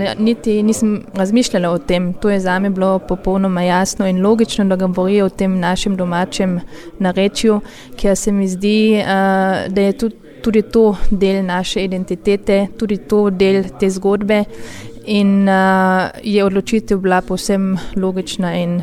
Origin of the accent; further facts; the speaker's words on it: Carinthia, Austria; Jaz sem kot koroška Slovenka šla študirati v Ljubljano